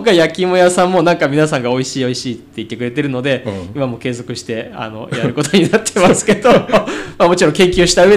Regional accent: Ichikai, Tochigi, Japan; まあ、僕の実家市貝町ですけどあっちの方もそうなんですけど

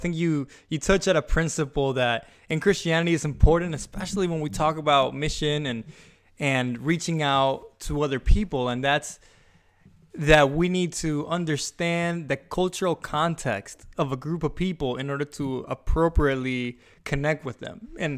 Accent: Venezuela; now in United States; And so I grew up as a pastor's son. I grew up in Venezuela for a part of my life, then moved to the United States.

